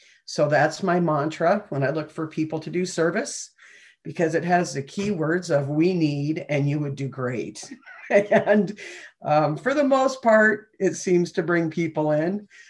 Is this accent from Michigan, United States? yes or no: no; Montana, United States; I'm from Montana.